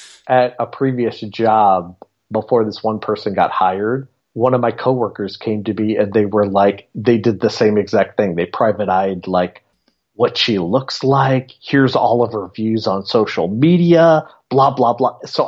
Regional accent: Naperville, Illinois, United States; my school – it was a suburban school. It was in Naperville, and there were definitely classes within Naperville.

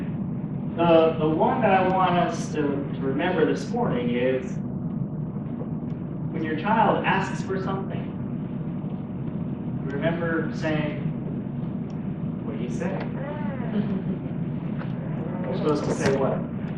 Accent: California, United States; Yeah, but I was born in California. I grew up where it was sunshine all the time.

